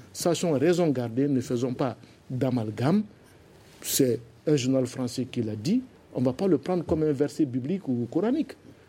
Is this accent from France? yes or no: no; Mali; Nous sommes tous des Maliens.